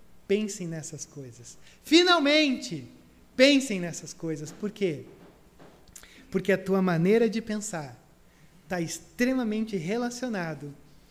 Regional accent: Brazil; como bons brasileiros, temos um grande problema de pensar

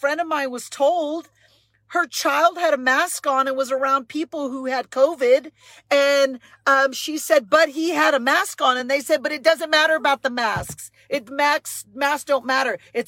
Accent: United States; Last time I checked, I'm an American and I have rights.

